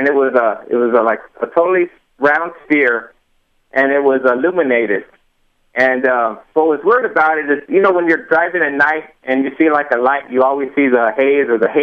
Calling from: San Antonio, Texas, United States; in San Antonio.

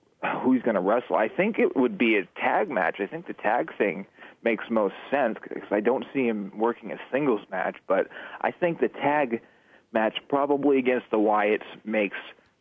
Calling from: New Hampshire, United States; Hey, Brian. Hey, Mike. … from New Hampshire.

